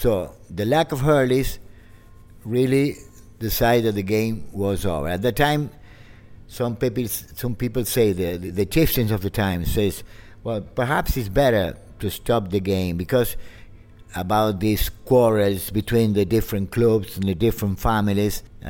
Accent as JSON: {"language": "English", "country": "Argentina", "said": "You know, we are Irish Argentine, very special people, the Irish Argentines. So far away from Ireland, but in a certain way, so close to Ireland in our hearts, you know?"}